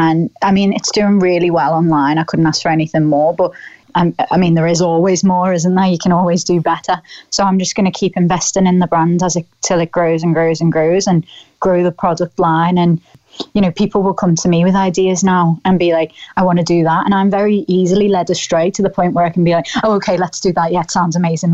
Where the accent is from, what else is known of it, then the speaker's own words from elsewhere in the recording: Liverpool, North West England, United Kingdom; I'm from Liverpool